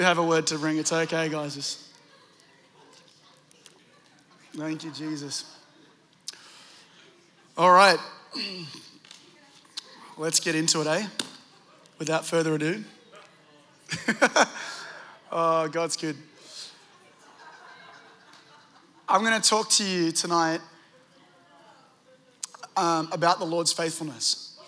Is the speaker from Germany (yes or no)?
no; Sydney, New South Wales, Australia; now in United States; I was born and raised in Sydney.